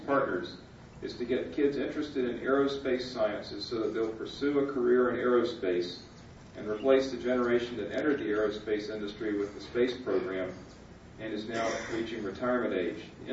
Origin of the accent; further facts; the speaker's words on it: Springfield, Virginia, United States; the Vice President. I'm from Springfield, Virginia.